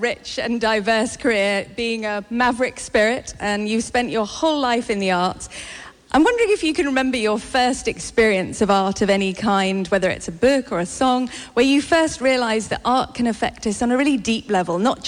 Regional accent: England, United Kingdom; I'm from England.

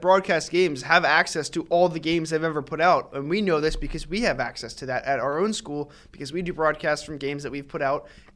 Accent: Delaware, United States; Another ridiculous thing is back in where I'm from. In Delaware, I'm blacked out from Baltimore, Philly, and Washington.

